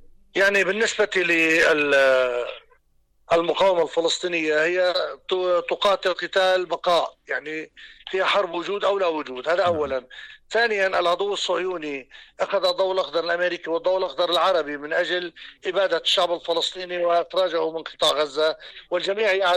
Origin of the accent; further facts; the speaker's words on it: Lebanon; الخطر الجامح الذي يتشكل علينا كلبنانيين